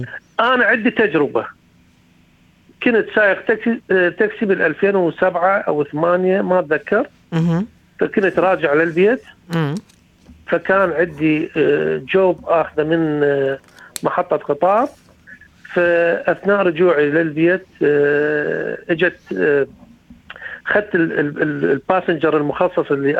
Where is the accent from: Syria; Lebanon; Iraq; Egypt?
Iraq; أنا من العراق